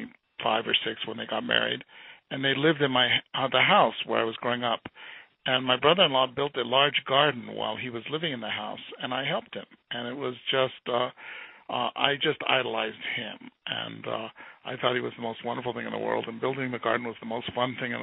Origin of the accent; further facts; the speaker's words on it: Boulder, Colorado, United States; But I grew up in Boulder, which is a very beautiful setting